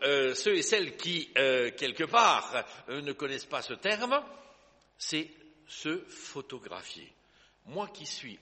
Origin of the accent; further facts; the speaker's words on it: Liège, Wallonia, Belgium; moved away; je suis parti de la Belgique, mais dans la Belgique, je suis quand même un Wallon. Et moi … je suis né à Liège. À Liège, Liège.